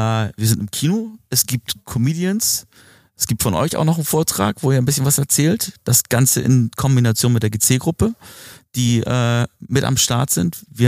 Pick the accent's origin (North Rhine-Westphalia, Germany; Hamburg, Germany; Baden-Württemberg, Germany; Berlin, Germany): Hamburg, Germany; ich komme aus Hamburg